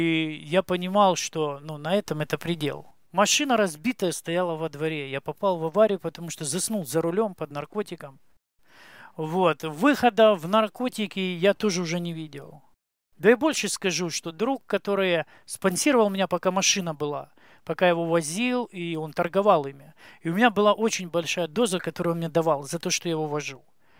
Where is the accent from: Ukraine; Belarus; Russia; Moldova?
Ukraine; Donetsk Oblast; Вырос я в Украине, в Донецкой области, в довольно обеспеченной семье, не бедной.